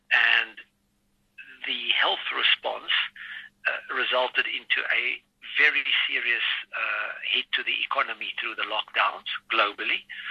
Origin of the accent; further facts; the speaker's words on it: South Africa; now in London, United Kingdom; I'm a South African who've been trying to get home, but it's not been possible for a while. Here in London, in the UK